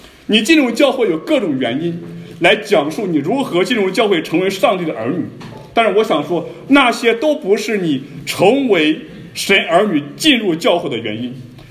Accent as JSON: {"language": "Chinese", "country": "China", "said": "那我们生在中国，我们是中国人"}